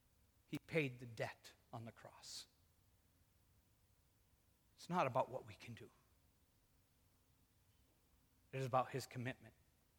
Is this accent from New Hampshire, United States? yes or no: yes; New Ipswich, New Hampshire, United States; I always picture this in my hometown where I grew up. I grew up in New Ipswich, New Hampshire. I lived on High Bridge. We lived in a very poor house, for sure.